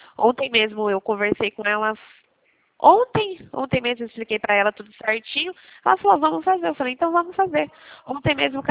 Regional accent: Leme, São Paulo, Brazil; Eu sou de Leme, do estado de São Paulo.

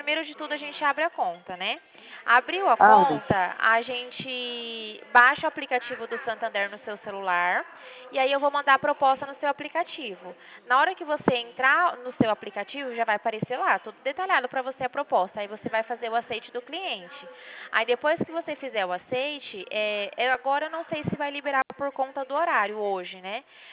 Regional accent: Dracena, São Paulo, Brazil; eu sou de Dracena.

